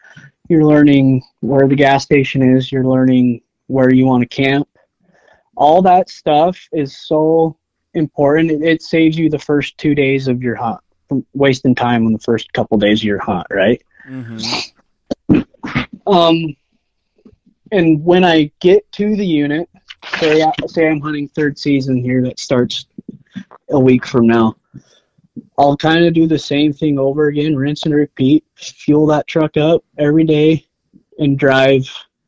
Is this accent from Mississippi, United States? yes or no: no; Utah, United States; I'm from Northern Utah.